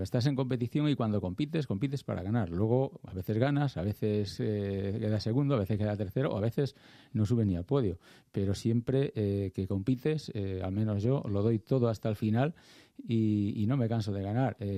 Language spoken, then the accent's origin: Spanish; Pontevedra, Galicia, Spain; el campeonato de España en Pontevedra, en mi tierra